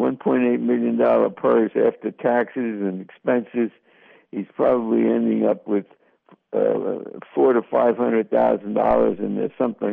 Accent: United States; and I'm an American, and I'm going to generate more money or help you generate more money in America

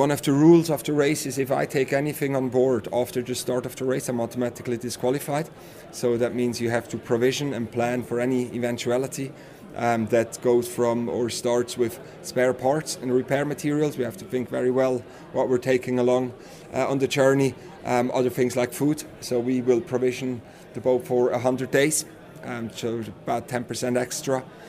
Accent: Zurich, Switzerland; So I grew up near Zurich, and I went through normal school education

